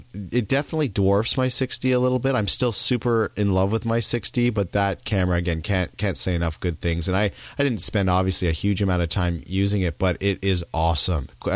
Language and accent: English; Vancouver, British Columbia, Canada; knew that obviously I was from Vancouver and were wondering if I was interested in meeting up.